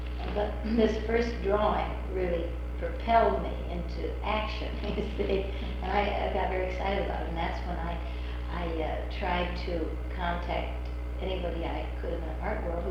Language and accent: English; Palo Alto, California, United States; My home was in Palo Alto, that's how you got to, I grew up in Palo Alto.